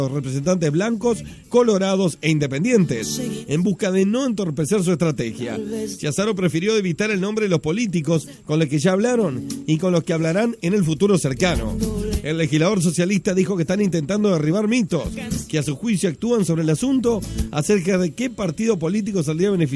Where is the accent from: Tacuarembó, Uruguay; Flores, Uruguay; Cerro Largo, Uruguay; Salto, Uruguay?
Flores, Uruguay; now in Montevideo, Uruguay; si yo fuera a votar en mi ciudad natal, desde Montevideo, fuera a votar por un intendente en Flores